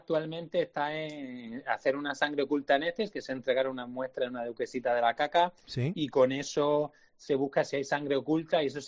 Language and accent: Spanish; Seville, Andalusia, Spain; born there; yo soy español, ¿eh? Es decir, que nací en Sevilla. Olé. Hace 46 años. Bien. Pero mi padre es portugués y es un portugués de estos comunistas románticos que ya no quedan.